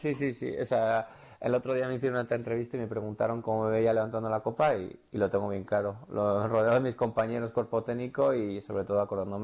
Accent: Irurzun, Navarre, Spain; now in Madrid, Spain; Me he criado en Irurzun, soy de Irurzun

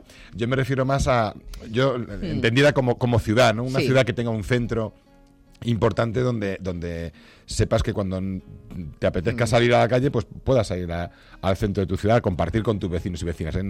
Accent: Córdoba, Andalusia, Spain; born there; now in Fuenlabrada, Spain; yo soy nacido en Córdoba, es muy curioso la historia porque mis padres, mi familia es de Almería, pero bueno, mi padre trabajaba en Renfe, era maquinista de Renfe y lo trasladaron a Córdoba y mi hermano y yo somos cordobeses, aunque las raíces son almerienses

